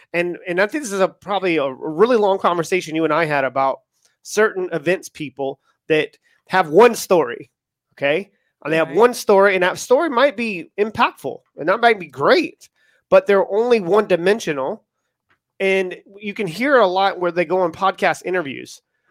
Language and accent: English; East Coast, United States; maybe that's why I resonate with you as much as I do, because I'm from the East Coast as well.